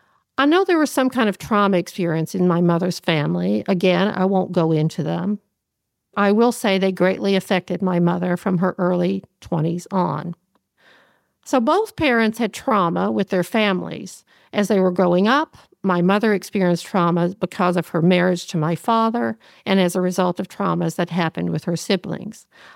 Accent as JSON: {"language": "English", "town": "Lexington", "region": "Kentucky", "country": "United States", "tie": "born or raised there", "said": "I'm from Kentucky. I'm from Lexington, Kentucky, born and raised."}